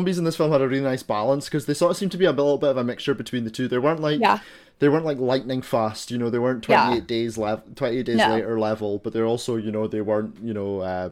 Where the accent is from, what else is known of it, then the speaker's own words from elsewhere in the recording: Scotland, United Kingdom; accent: Scottish; you know, I'm Scottish, so I'm used to people, you know, not understanding my own accent.